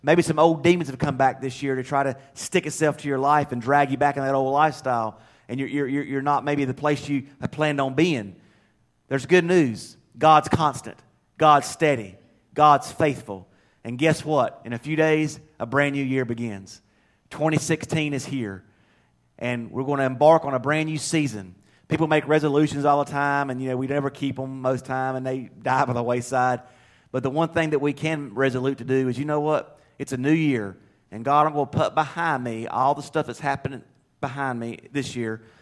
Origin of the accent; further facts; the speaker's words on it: the South, United States; accent: southern; I know with my southern accent, some of you northerners have a hard time following what I'm saying.